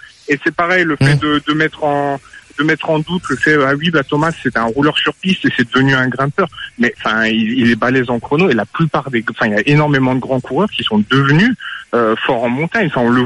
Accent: Southern Italy, Italy; Moi, je suis de 91. J'ai commencé tout petit, mais j'aurais voulu vraiment voir à Agrigente aussi parce que je suis d'origine. Je viens du sud de l'Italie.

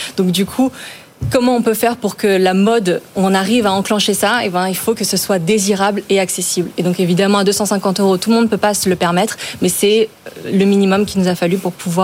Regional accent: France; on a cherché à faire plus proche parce qu'on est français

